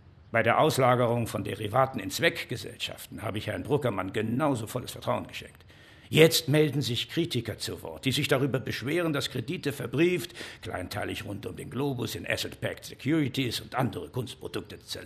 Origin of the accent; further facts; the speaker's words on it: Methelen, North Rhine-Westphalia, Germany; Ich stamme aus Methelen, Westfalen, Jahrgang 1931.